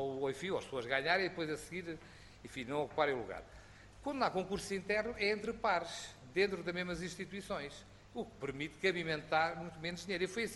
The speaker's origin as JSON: {"language": "Portuguese", "country": "Portugal", "said": "eu sou português, o capitão em Portugal vale tanto como general na Espanha ou na Bélgica."}